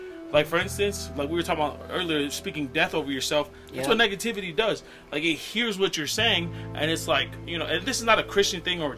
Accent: United States; born there; Even though I'm Tongan American and born here in America, I still love my Tongan country

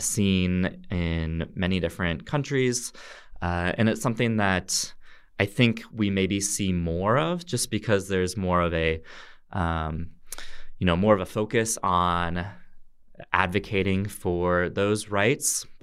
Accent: Alaska, United States; Yeah, so I grew up in Alaska. And so growing up in Alaska, there's some similarities to Mongolia because it's kind of a cold climate, cold environment.

